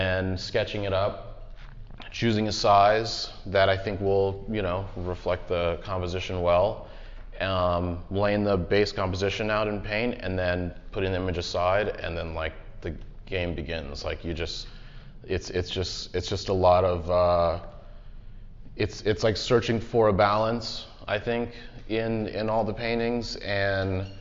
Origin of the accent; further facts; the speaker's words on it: Los Angeles, California, United States; The interior scenes came from growing up in Los Angeles and growing up in very different homes